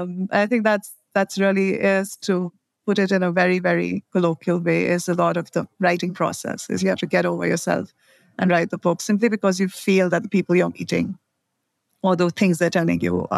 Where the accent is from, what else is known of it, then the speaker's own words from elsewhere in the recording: India; I'm from India